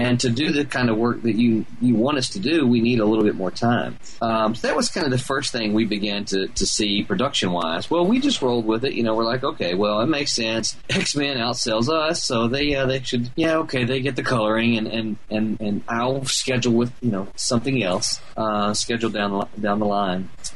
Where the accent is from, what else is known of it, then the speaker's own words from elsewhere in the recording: Mississippi, United States; because obviously I'm from Mississippi, right?